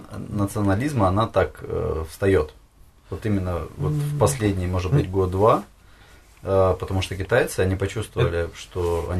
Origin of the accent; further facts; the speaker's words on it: Russia; Да, ты откуда? Я говорю, из России.